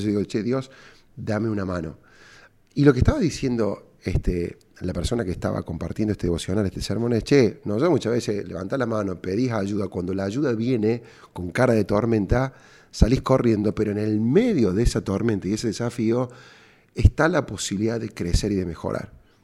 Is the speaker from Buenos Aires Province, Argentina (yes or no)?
no; Córdoba, Argentina; cordobés y emprendedor.